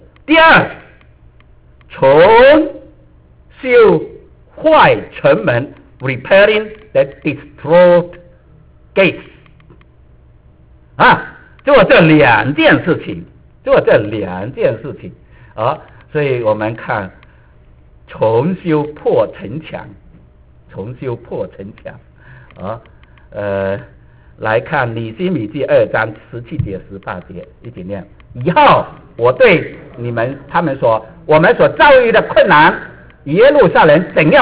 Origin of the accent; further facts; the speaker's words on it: China; 我告诉你啊，我们中国人同他是一样样的，行吗？中国人就是喜欢建城的人呐